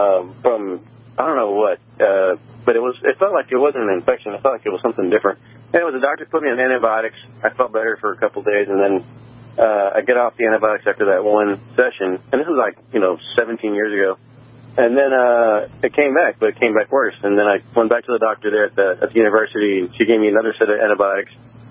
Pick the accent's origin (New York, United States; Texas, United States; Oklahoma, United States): Texas, United States; Austin; I'm from Austin.